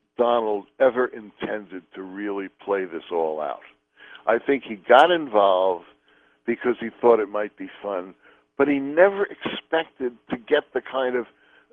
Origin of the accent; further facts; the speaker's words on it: New York, United States; Now, I grew up in New York.